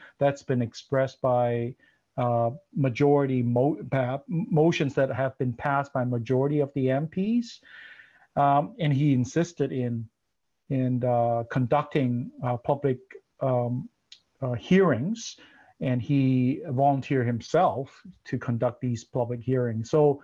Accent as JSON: {"language": "English", "country": "Canada", "said": "And we, as Canadian, we learned this term called special rapporteur."}